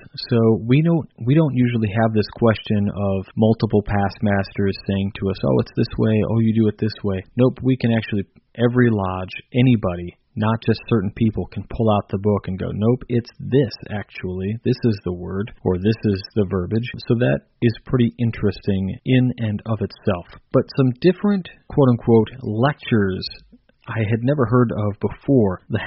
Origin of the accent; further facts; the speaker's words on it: California, United States; You know, I come from California. It's where I grew up, and never quite done anything like that before.